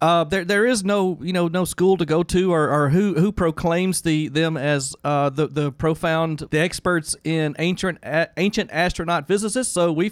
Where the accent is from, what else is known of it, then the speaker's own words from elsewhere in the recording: Mississippi, United States; See, when I grew up in Mississippi, we just called them rednecks.